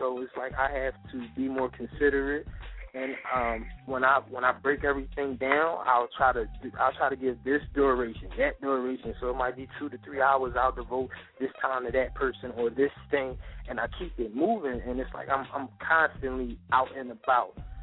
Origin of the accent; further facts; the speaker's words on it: Philadelphia, Pennsylvania, United States; I'm born and raised in Philly. I don't think I could be anywhere else right about now.